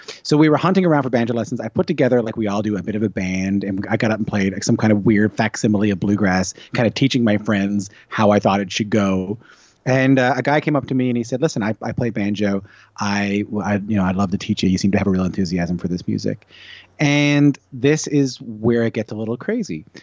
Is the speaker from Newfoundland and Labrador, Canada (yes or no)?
yes; St. John's, Newfoundland and Labrador, Canada; I'm from St. John's, Newfoundland, which is an island off the east coast of Canada. We were the last province to join Canada. So we didn't join until 1949. So my parents were born Newfoundlanders.